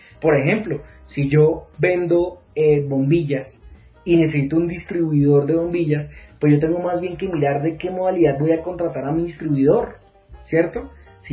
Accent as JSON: {"language": "Spanish", "country": "Colombia", "said": "las obligaciones que yo tengo como ciudadano colombiano"}